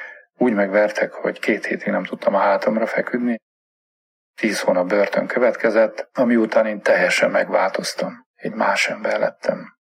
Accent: Uileacu Șimleului, Sălaj, Romania; Erdélyből származom, ott születtem egy kis falucskában, Somlyó Újlakájban. Nagyon-nagyon szép gyerekkorom volt, mindig szívesen emlékszek vissza a kanyargó folyócskára, a Krasznára.

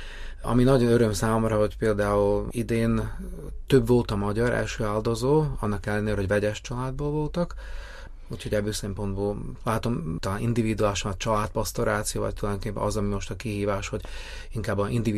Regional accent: Bratislava, Bratislava Region, Slovakia; first language hu; Én Pozsonyban nőltem, ott születtem, de hogy magyar ajkú vagyok, akkor Pozsonyban nincs olyan nagy szükség magyar pasztorációra

